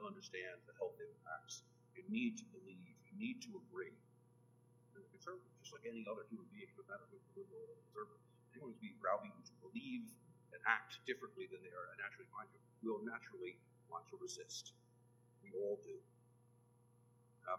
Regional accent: Massachusetts, United States; I'm a Republican from Massachusetts.

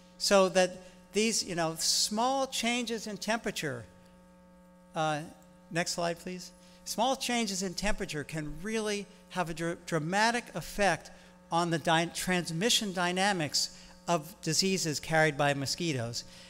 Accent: Baltimore, Maryland, United States; I'm from Baltimore originally, actually.

